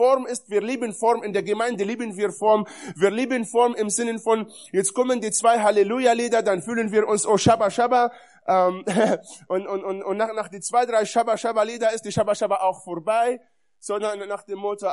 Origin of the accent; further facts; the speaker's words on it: Israel; Und ich habe es öfters erlebt in Beerdigungen bei uns in Israel